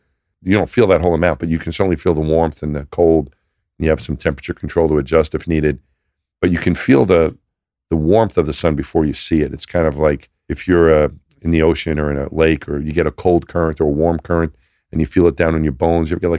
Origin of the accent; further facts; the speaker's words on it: New York, United States; I thought of myself more as a New Yorker. You know, the region maybe. I'm from New York. That's where I'm from.